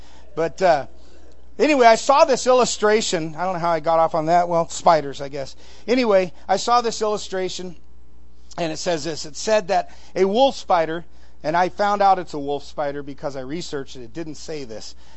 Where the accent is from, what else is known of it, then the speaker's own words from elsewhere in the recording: California, United States; when I was a kid, I grew up in California, like I said, and we have tarantulas down there.